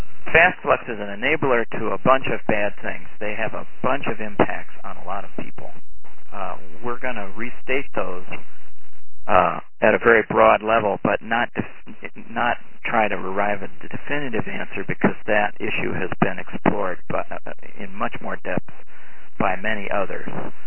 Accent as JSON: {"language": "English", "country": "Ireland", "said": "And I'm trying to say this in a succinct way, and being Irish, that's really difficult"}